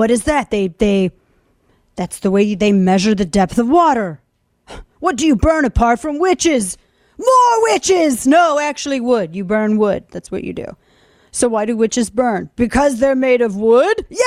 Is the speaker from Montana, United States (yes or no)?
no; Missouri, United States; Hell, I am from Missouri and I know what this is.